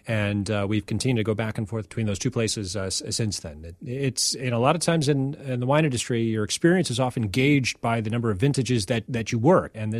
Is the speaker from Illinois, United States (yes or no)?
yes; Chicago, Illinois, United States; And I'm a Chicagoan, and I come back just to Chicago for just a little bit now and over the summer.